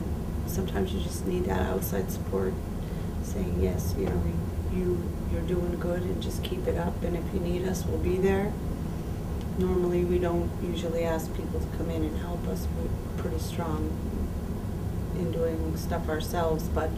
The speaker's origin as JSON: {"language": "English", "region": "New Brunswick", "country": "Canada", "said": "I'm from the Tobit First Nation, located in the northwest part of New Brunswick."}